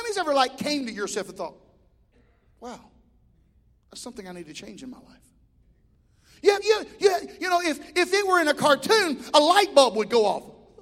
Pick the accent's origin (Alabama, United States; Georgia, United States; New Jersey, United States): Alabama, United States; Listen, I was raised in Alabama.